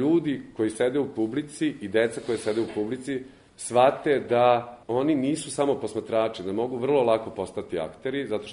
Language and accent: Serbian; Bosnia & Herzegovina; now in Serbia; Ja sam došao iz Bosne za Srbiju, ja znam što znači to iskustvo.